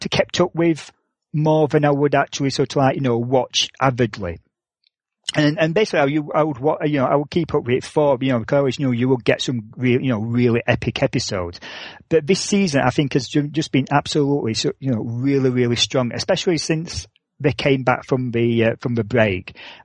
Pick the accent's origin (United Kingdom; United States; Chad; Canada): United Kingdom; I don't know, because I'm British